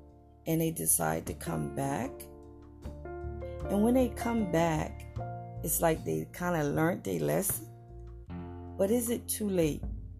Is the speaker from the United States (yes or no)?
yes; East Coast, United States; Growing up on the East Coast, I loved it, the cold weather.